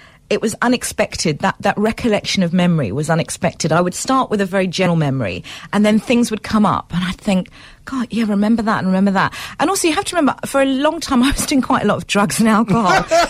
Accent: South Africa; as a black person of mixed race, particularly as a South African

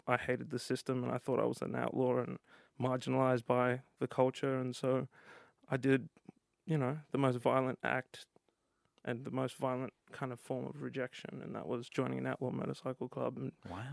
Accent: Dandenong, Victoria, Australia; But then, I grew up in Dandenong and I saw real violence and it was very different, you know.

